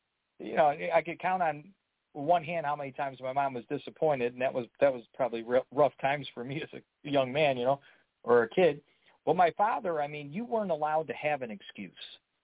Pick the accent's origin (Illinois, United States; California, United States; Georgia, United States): Illinois, United States; Chicago; You know, you could tell I'm from Chicago, right? Hey, yo.